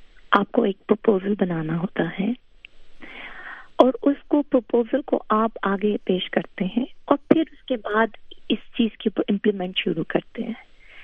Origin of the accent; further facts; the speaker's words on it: Pakistan; سب سے پہلے یہ آتا ہے کہ ہم لوگ اوورسی پاکستانی ہیں.